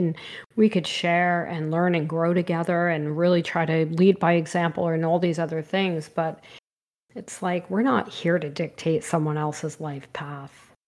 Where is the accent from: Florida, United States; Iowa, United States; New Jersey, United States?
New Jersey, United States; I am from New Jersey.